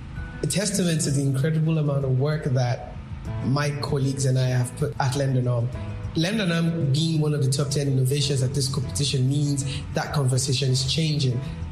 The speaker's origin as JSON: {"language": "English", "region": "Ogun", "country": "Nigeria", "said": "I'm 28 years old and I'm from Ogun State here in Nigeria."}